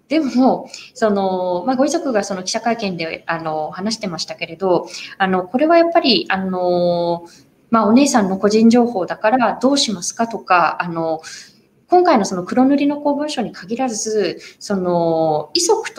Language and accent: Japanese; Yokosuka, Kanagawa, Japan; 私、横須賀出身です。